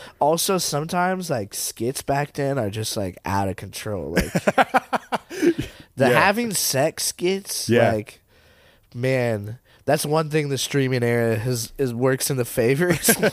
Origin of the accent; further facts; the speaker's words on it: Portland, Oregon, United States; Like, I am of Portland. Like, and not only I'm from Portland, like, I'm like, I was, but like, I could go to the top of my roof and see the Moda Center type of Portland.